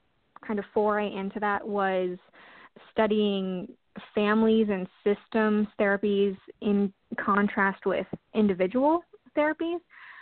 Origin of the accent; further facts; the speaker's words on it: Pennsylvania, United States; now in Texas, United States; It was, at first, really hard because I grew up in Pennsylvania. I mean, moving to Texas was the first time I like left my parents.